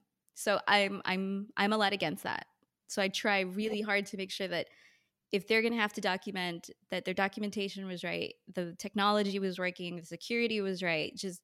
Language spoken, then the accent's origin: English; New York, United States; So I'm from New York. So all the hospitals I ever talk about are in New York.